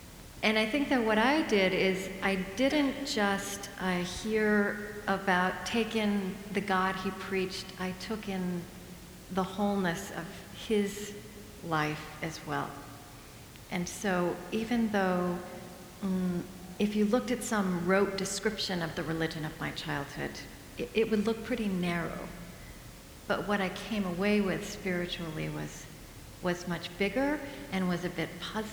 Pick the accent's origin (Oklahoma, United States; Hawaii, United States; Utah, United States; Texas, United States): Oklahoma, United States; Shawnee; So, well, I grew up in Oklahoma, and I grew up Southern Baptist, and that was pretty much the only game in town, in this small town called Shawnee.